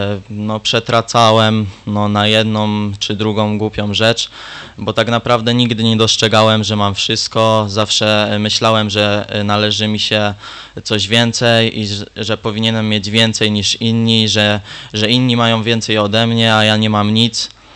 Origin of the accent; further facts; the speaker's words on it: Chełmek, Lesser Poland, Poland; also born or lived in Tychy; Pochodzę z Chełmka. Urodziłem się w Tychach.